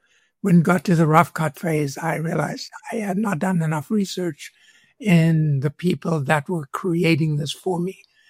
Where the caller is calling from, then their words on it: Pennsylvania, United States; I'm calling from Pennsylvania.